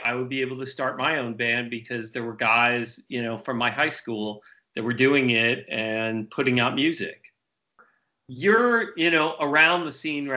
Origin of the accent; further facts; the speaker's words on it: Reston, Virginia, United States; Definitely my hometown